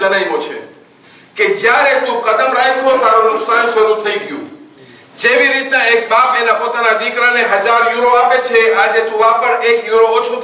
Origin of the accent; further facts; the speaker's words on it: Gujarat, India; હું કચ્છી છું